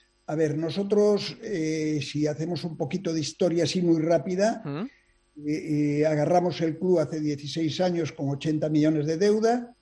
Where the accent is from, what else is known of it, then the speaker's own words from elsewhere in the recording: Galicia, Spain; now in Mexico; Yo en la vida he sido, como muchísimos gallegos, un emigrante más.